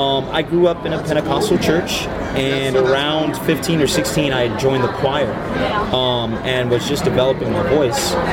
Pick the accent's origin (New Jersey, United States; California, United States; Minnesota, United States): California, United States; San Diego; So I'm 29 years old, and I'm a San Diegan. I was born and raised in San Diego all my life, lived in the same house all my life, graduated from San Diego State University.